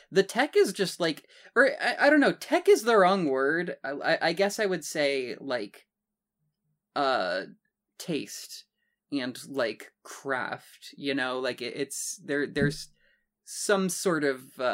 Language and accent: English; Seattle, Washington, United States; Throughout this recording, that is because we are from Seattle.